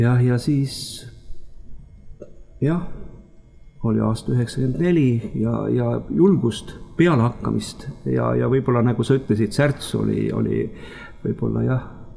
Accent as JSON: {"language": "Estonian", "town": "Kuimetsa", "region": "Rapla County", "country": "Estonia", "tie": "born or raised there", "also_born_or_lived": "Tallinn, Estonia"}